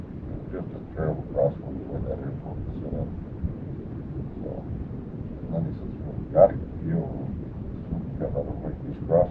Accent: Great Falls, Montana, United States; born or raised there

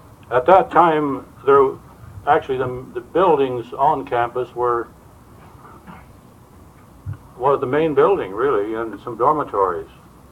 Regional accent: Cordova, Alaska, United States; I was born and raised in Cordova, which at that time was a railroad town

